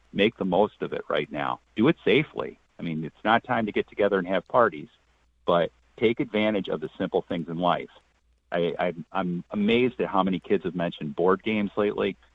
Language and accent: English; Brockport, New York, United States; That's my hometown. That's my hometown.